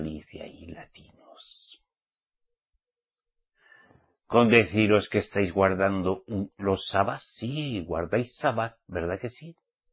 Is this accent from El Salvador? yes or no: no; Spain; yo que soy español nativo, ¿me queréis enseñar cómo se pronuncia el español?